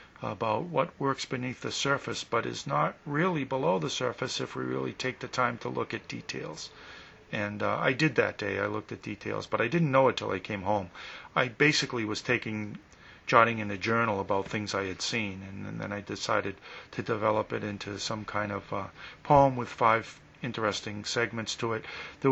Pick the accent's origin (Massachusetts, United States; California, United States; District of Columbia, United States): Massachusetts, United States; Plymouth; I grew up in Plymouth, Massachusetts, and I grew up on the water.